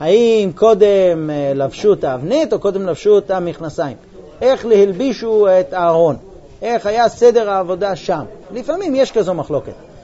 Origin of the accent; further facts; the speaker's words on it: New York, United States; יש, אבל לא איפה שאני גדלתי. אני גדלתי בניו יורק.